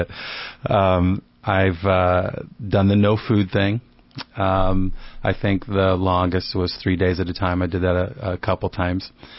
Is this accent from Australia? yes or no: yes; Australia; accent: Australian; Yeah, they love my accent. Down under.